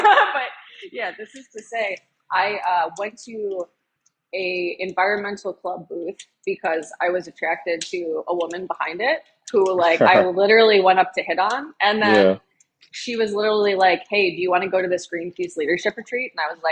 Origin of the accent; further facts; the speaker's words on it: Illinois, United States; I grew up near Chicago.